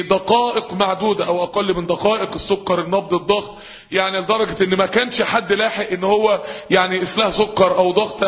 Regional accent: Mansoura, Dakahlia, Egypt; عندنا في المنصورة

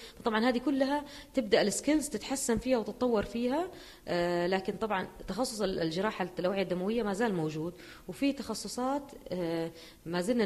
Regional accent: Saudi Arabia; بس عندنا ما عندنا في السعودية هذا الشيء.

